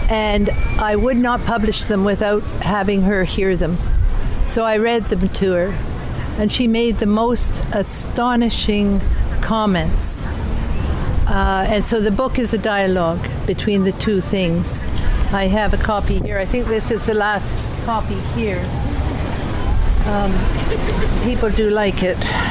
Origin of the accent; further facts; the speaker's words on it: Ottawa, Ontario, Canada; Well, I come from Ottawa. We don't do erotica in Ottawa.